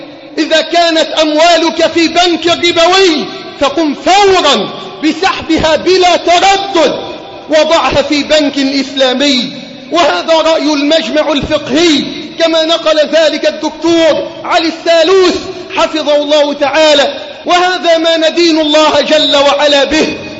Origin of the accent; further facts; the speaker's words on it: Egypt; اللهم احفظ بلدنا مصر من كل سوء وسائر بلاد